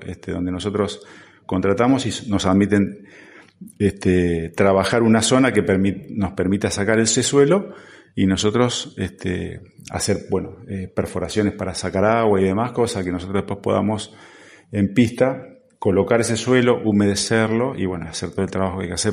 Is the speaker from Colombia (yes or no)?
no; Argentina; now in Asunción, Paraguay; si soy argentino, vengo de hace más de un año que estoy acá en el país, y bueno, vine con mi familia, así que estoy instalado en Asunción